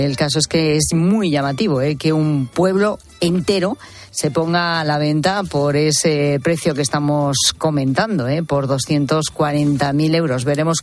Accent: Zamora, Castile and León, Spain; Pues en Zamora, sí, en mi tierra.

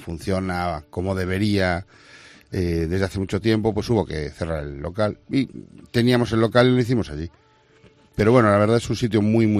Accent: A Coruña, Galicia, Spain; now in Fene, Spain; yo vengo de Coruña y me casé aquí en Fene. Y vivíamos aquí

